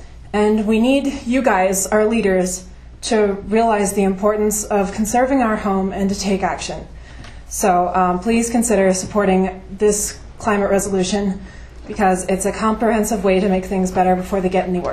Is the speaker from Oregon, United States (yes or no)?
yes; Bend, Oregon, United States; And I grew up here in Bend, which, as we know, is home to beautiful natural resources and a thriving economy that we're all proud